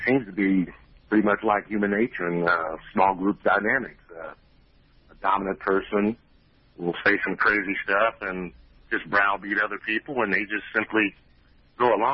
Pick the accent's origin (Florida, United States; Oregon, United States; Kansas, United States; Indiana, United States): Kansas, United States; Yeah, I'm from Wyandotte County.